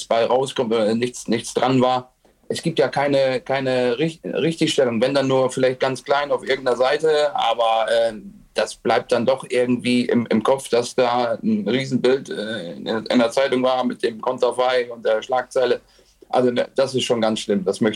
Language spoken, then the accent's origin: German; Oldenburg, Lower Saxony, Germany; Ich komme aus Oldenburg, das ist zwar nicht so weit weg